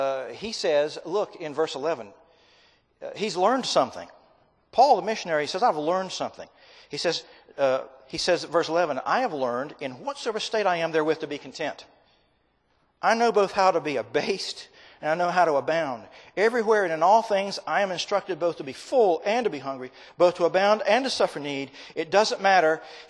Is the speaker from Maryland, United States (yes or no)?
no; North Carolina, United States; I'm from North Carolina.